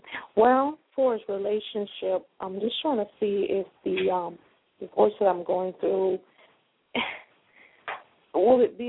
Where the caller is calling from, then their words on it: Florida, United States; I'm calling from Florida.